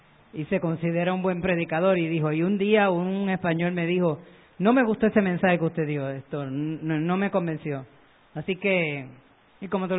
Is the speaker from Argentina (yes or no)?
no; Puerto Rico; usted nunca como puertorriqueño va a decir que algo que le han traído pues no le gustó